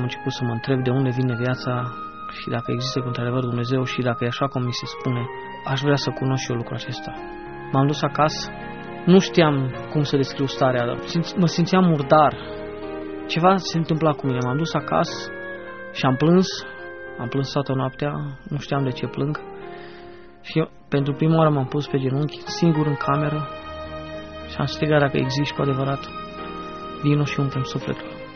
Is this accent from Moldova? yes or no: no; Hunedoara County, Romania; Sunt din Valea Jiului. Cum spun unii, sunt un fost miner.